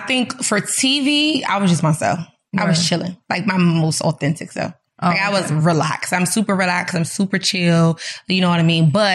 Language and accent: English; Washington, District of Columbia, United States; I'm from Washington, D.C.